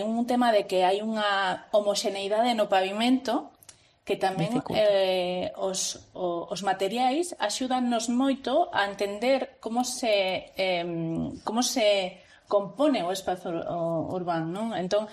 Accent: Lugo, Galicia, Spain; esos que somos de Lugo de verdad, de toda a vida, de pura cepa

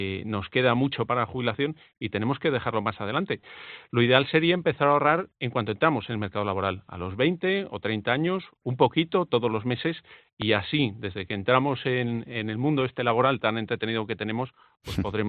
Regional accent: Spain; donde estamos tú y yo, Ángel, que somos españoles entre 44 y 64 años

